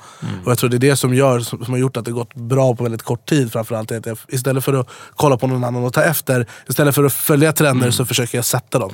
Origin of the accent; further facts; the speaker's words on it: Jordbro, Stockholm County, Sweden; also born or lived in Dubai; Jag är uppvuxen i Jordbro. Sen bodde jag i Farsta, sen på Drottninggatan, sen i Dubai och nu